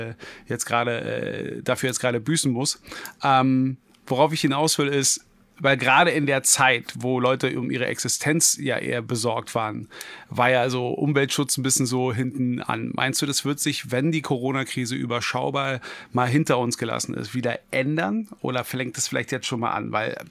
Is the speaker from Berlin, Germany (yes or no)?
yes; Berlin, Germany; born there; ich bin ja gebürtiger Berliner.